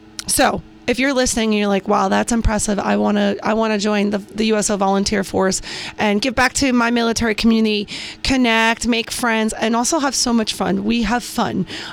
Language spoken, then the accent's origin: English; New York, United States; Sorry, guys, I'm from New York.